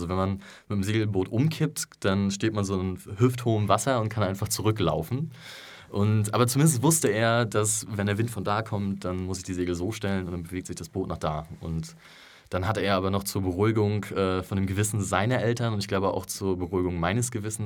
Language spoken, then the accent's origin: German; Rostock, Mecklenburg-Vorpommern, Germany; Ich komme zwar aus Rostock, also von der Küste